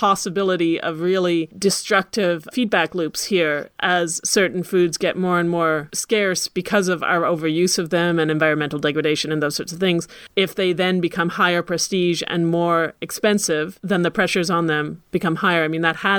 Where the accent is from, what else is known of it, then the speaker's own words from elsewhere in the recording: Ottawa, Ontario, Canada; I grew up at the same time in Ottawa